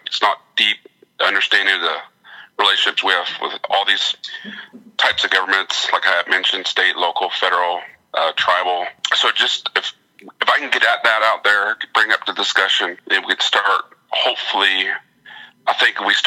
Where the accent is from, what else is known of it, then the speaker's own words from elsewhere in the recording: Oklahoma, United States; since we're native from Oklahoma, you know, what are some things that we do in our school districts, classrooms that embrace Native Oklahoma?